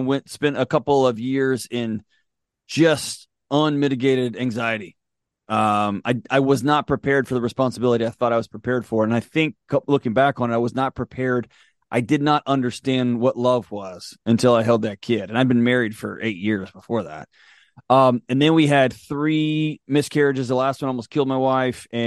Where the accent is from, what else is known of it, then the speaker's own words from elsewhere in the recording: Houston, Texas, United States; Born and raised in Houston, Texas. My old man was a homicide detective and a SWAT guy, and my mom was a college professor after years.